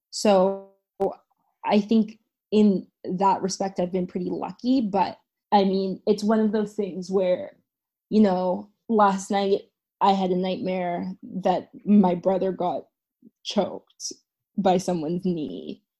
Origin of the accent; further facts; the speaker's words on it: Jamaica; I happen to be Jamaican, which is weird. I'm half Jamaican, half Indian, which is being a Jamaican distance runner is also odd.